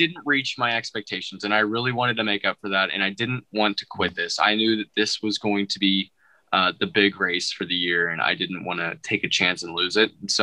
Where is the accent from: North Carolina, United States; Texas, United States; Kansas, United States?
Kansas, United States; I'm from Kansas, and to me, even it was windy.